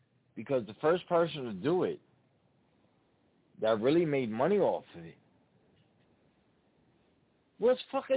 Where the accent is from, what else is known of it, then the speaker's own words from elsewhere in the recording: Bronx, New York, United States; I'm from the Bronx.